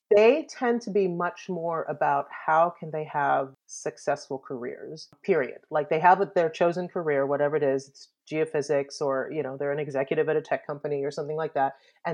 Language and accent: English; Trinidad & Tobago; now in Kingwood, United States; And I was a pretty new immigrant to the United States, right? Because I'm from the Caribbean, from Trinidad. And I had just moved to Kingwood, Texas